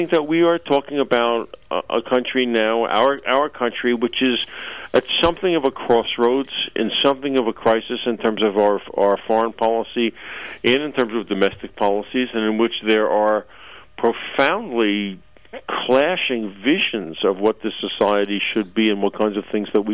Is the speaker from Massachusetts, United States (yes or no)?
no; New Jersey, United States; And I grew up in New Jersey, so I imbibed this as a child.